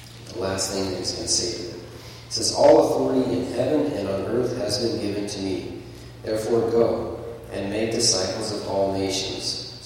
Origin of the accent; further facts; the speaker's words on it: United States; I have a tendency to be very pragmatic, perhaps because I am American.